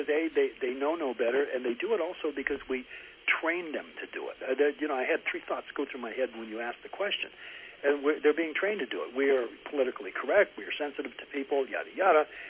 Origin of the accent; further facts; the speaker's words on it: United States; As an American, is the way I was brought up